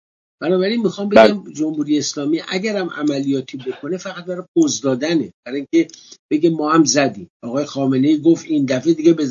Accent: Iran; به عنوان یک ایرانی

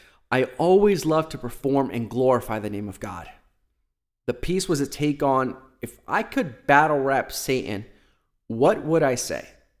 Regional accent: New York, United States; I'm from New York, and so at times I see that at its absolute worst, especially on the commute to and from work.

